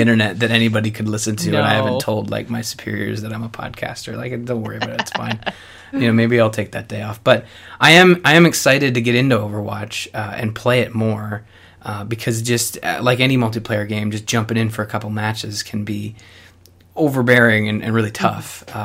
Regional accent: Canada; maybe it's because we're Canadian and we just try to be nice.

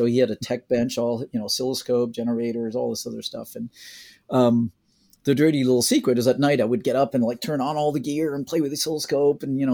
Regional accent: France; first language en; So my mother tongue, I guess, was English, because that's, you know, what was spoken part-time around the house, but really French was what I mainly grew up with, and still generally speak French. It's a little rusty. In France, I got really interested in electronics.

